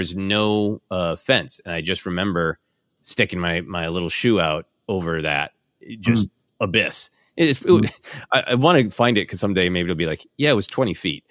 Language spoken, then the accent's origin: English; Brainerd, Minnesota, United States; also born or lived in Portland, Oregon; I was born in Brainerd, Minnesota, a small town up north in Minnesota. And then my parents moved out to Portland, Oregon. And we drove in a station wagon there, and then I lived there for 2 years, and then we drove back